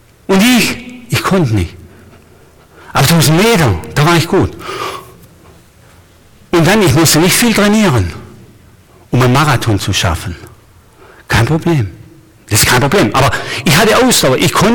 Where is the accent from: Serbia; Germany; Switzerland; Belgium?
Germany; Baden-Württemberg; ich bin auf der Schwäbischen Alb groß geworden